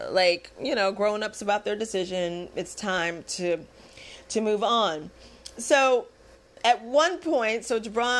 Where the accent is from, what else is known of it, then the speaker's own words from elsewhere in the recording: Texas, United States; I grew up watching football. I'm from Texas. We are definitely a football-loving state.